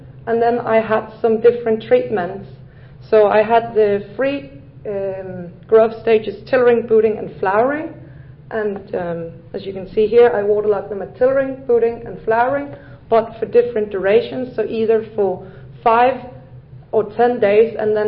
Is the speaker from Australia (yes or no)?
no; Denmark; I'm from Denmark, Aarhus University.